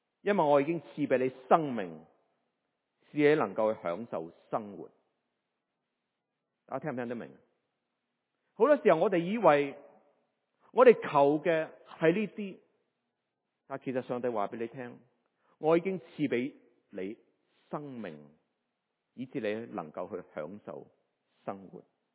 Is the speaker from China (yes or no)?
yes; China; 即系我哋中国人好中意求嘅福禄寿啊